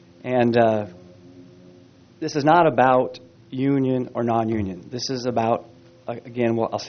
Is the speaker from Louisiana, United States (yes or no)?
no; Arroyo Grande, California, United States; now in Santa Margarita, United States; And I'm from Santa Margarita. Excuse me. I grew up in Aurora Grande. I went to school here, high school, read from high school here.